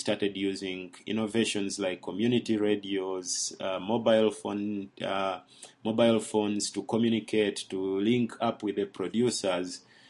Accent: Mukono, Central Region, Uganda; I created the Convivium in my hometown in Mukono.

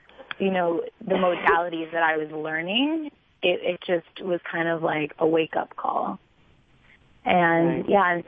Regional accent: New York City, New York, United States; growing up in New York City, that I only knew about Western medicine.

